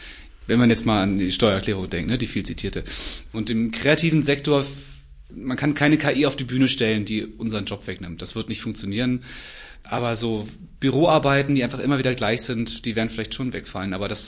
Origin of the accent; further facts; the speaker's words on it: East Germany, Germany; Ende der 80er, als ich Kind war, war Werbung. Ich bin im Osten groß geworden